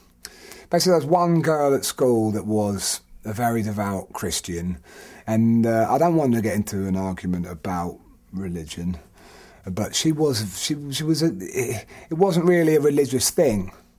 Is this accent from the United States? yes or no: no; Perry, East of England, United Kingdom; Somewhere around that crazy cluster of joy is a small hamlet called Perry, where I grew up.